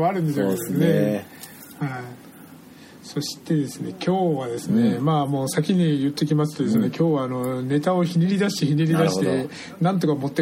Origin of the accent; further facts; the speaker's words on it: Fukuoka, Japan; あの私の出身福岡はどうなってる